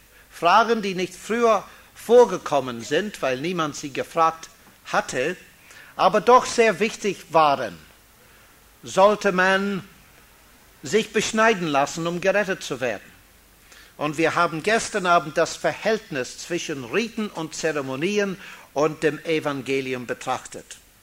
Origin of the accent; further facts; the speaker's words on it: Freiburg, Baden-Württemberg, Germany; während dieser Woche in Freiburg, meine alte Heimatstadt, noch einmal etwas Zeit zu verbringen.